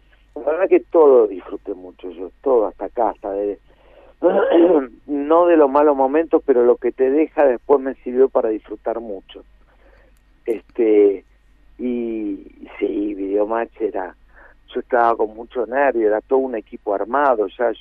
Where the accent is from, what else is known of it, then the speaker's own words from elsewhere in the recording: Victoria, Entre Ríos, Argentina; now in Colón, Argentina; y si ahí en Colón, yo pasé mi infancia en Victoria, aparte.